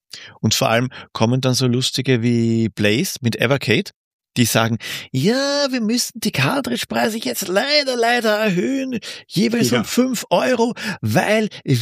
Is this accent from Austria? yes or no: yes; Austria; ich kann sagen, ich bin vorbelastet, ich bin Österreicher.